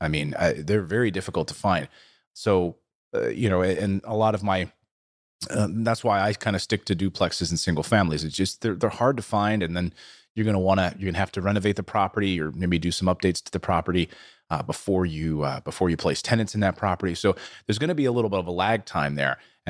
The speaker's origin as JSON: {"language": "English", "region": "New Jersey", "country": "United States", "said": "Hey, I'm from New Jersey as well."}